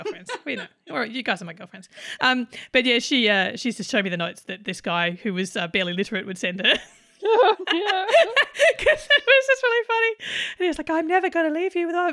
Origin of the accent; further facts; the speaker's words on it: Sydney, New South Wales, Australia; I grew up in Sydney.